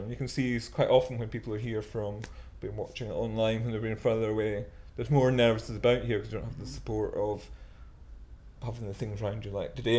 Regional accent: Scone, Scotland, United Kingdom; I'm from Perthshire, Scotland. Grew up in a very large village called Scooton. It's really a satellite town of Perth. Though romantically, I think myself come from Logiamond, because that's where my mother's from.

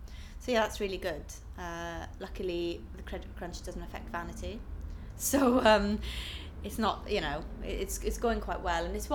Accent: Saron, Wales, United Kingdom; also born or lived in London; I'm 28 and I'm from Wales, South Wales.

